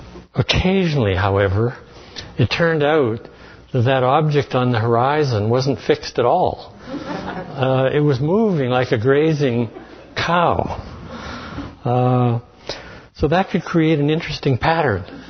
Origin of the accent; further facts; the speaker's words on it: Duhamel, Alberta, Canada; what it was actually like growing up in Duhamel and going to school in New Norway.